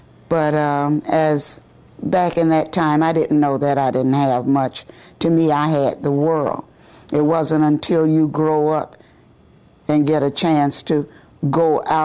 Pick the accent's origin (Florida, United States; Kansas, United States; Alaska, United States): Florida, United States; Miami; born there; I was born here in Miami, Florida